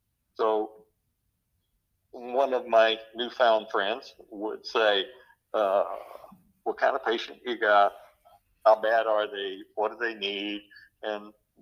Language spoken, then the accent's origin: English; the South, United States; I grew up in the South. Men don't touch other men's bodies.